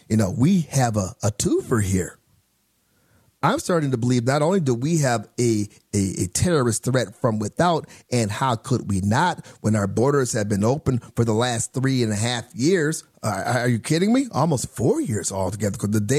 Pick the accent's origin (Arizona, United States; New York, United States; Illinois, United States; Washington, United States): Arizona, United States; Phoenix; sitting in for the Jesse Kelly Show. I hail from Phoenix, Arizona. My show is in Phoenix and Tucson.